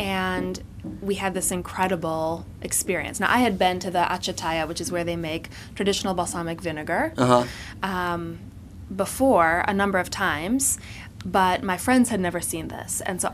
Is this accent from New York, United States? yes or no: no; Ann Arbor, Michigan, United States; So I'm from Ann Arbor, Michigan.